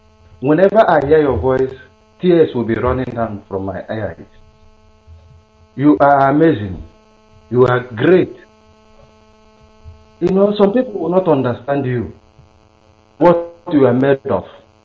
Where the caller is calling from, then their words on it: Istanbul, Turkey; I'm calling from Istanbul, Turkey.